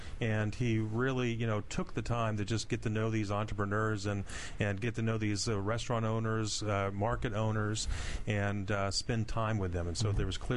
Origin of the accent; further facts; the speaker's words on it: Wapakoneta, Ohio, United States; Big town of Wapakoneta, Ohio.